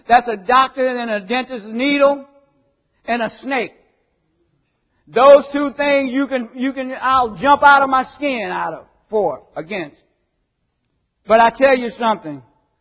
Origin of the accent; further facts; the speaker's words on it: the South, United States; I came from the South, and we used to have to walk the dusty roads sometimes to get to, it was a little small church back in the woods